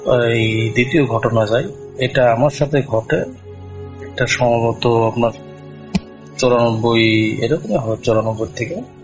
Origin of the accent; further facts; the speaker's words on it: Phulbaria, Mymensingh Division, Bangladesh; আমার বাড়ি ময়মনসিংহ জেলা ফুলবাড়িয়া থানা রাঙামাটি ইউনিয়ন একটা গ্রাম।